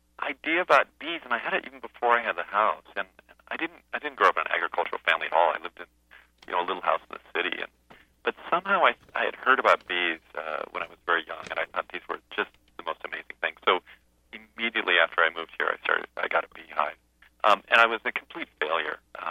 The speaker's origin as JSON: {"language": "English", "town": "Seattle", "region": "Washington", "country": "United States", "tie": "born there", "said": "I was born in Seattle, and I'd never been here."}